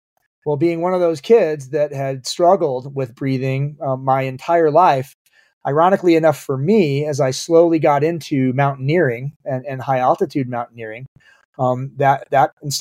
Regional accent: Midwest, United States; Growing up in the Midwest, where, you know, the heat and humidity sort of is a delivery vehicle for allergens and pollutants, makes the air heavier and denser and moves those things around.

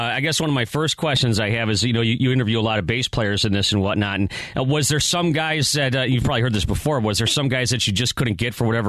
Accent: Buffalo, New York, United States; I grew up in Buffalo

